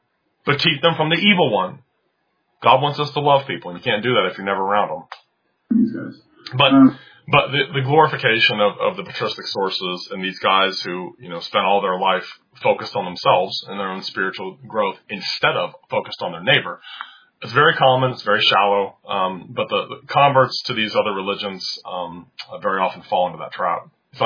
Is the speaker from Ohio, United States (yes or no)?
yes; Cincinnati, Ohio, United States; the kids I grew up with in Cincinnati, you go to confession once a year